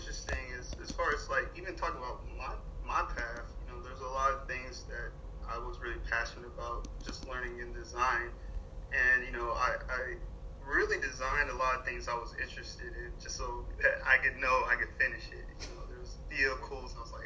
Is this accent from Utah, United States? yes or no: no; Florida, United States; So, you know, I was raised in Florida, so, you know, growing up, Universal Island of Adventures, and, you know, actually grew up with that park